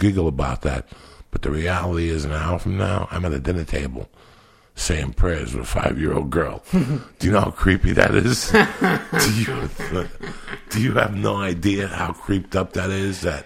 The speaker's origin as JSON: {"language": "English", "country": "United States", "said": "As an American, as a human being, I cannot judge Duncan for what he did in 1982."}